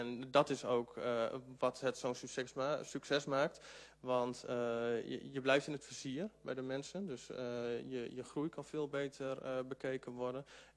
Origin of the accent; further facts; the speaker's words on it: Groningen, Netherlands; Ik kom zelf uit Groningen en ik wil niemand tegen de schenen trappen natuurlijk.